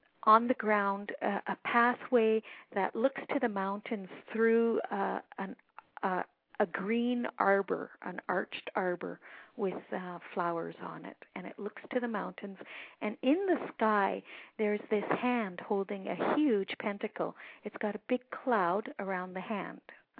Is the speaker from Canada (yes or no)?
yes; High River, Alberta, Canada; Oh, I'm from High River, Alberta, south of Calgary.